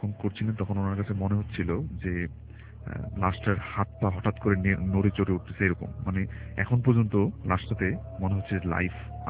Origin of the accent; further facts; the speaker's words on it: Dhaka, Dhaka Division, Bangladesh; পুরান ঢাকা থেকে এসেছি